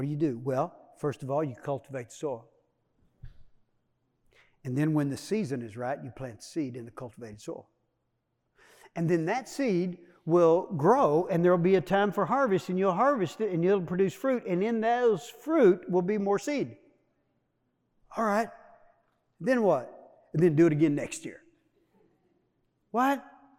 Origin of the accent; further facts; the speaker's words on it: Dallas, Texas, United States; I said, well, yeah, I'm from Dallas.